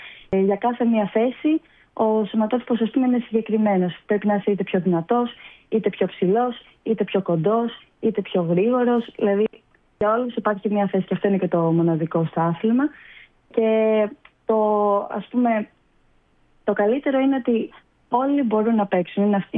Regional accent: Peloponnese, Greece; now in Athens, Greece; Όχι, εγώ είμαι από Αρκαδία, μένω Αθήνα, αλλά σπουδάζω στα Χανιά.

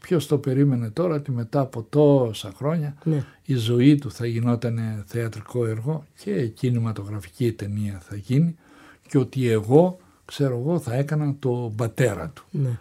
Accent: Anogeia, Crete, Greece; ξεχυλίζουν τώρα να παίξω στο χωριό μου και να κάνω και τον πιο εμβληματικό ήρωα του χωριού που μεγαλούργησε

